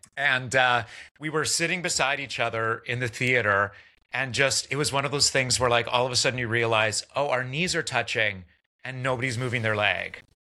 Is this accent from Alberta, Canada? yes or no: yes; Calgary, Alberta, Canada; also born or lived in Vancouver / Toronto; now in New York, United States; So I grew up near Calgary, Alberta, which is like the Texas of Canada.